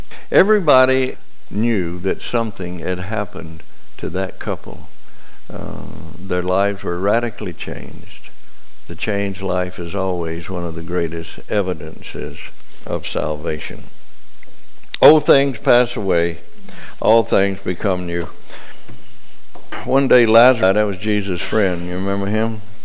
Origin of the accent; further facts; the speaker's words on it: Mississippi, United States; I thought, oh, Lord, I wouldn't know it. I'm just from Mississippi.